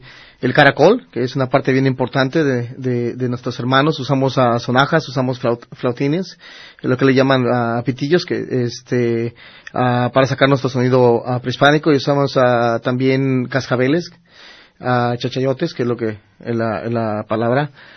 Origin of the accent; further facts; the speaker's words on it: Mexico City, Mexico; born there; un servidor que es descendiente de nuestra gente de Guerrero, nuestra gente de Oaxaca, nacido en el Distrito Federal.